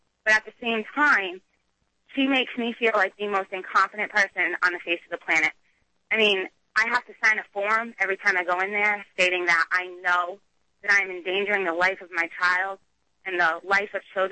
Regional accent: Massachusetts, United States; I'm from Massachusetts, and in Massachusetts, homeopathic doctors or physicians, whatever you want to call them, are more accepted than they are down here.

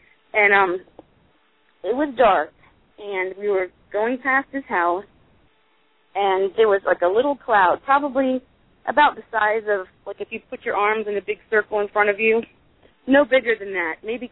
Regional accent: Florida, United States; I grew up in South Florida near the Bermuda Triangle, and there was always stories about compasses going crazy

